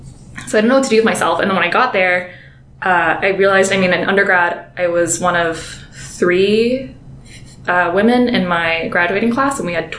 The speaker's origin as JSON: {"language": "English", "town": "Chandler", "region": "Arizona", "country": "United States", "tie": "born or raised there", "said": "I grew up in Arizona, so I grew up in Chandler, which is maybe like an hour and 45 minute drive away from here at the college."}